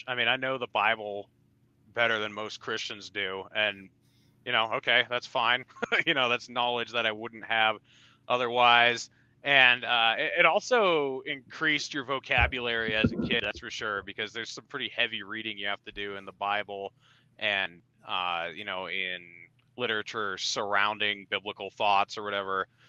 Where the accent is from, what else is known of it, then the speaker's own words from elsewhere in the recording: New Hampshire, United States; I grew up in New Hampshire. My parents were Baptist, not Catholic, but same deal.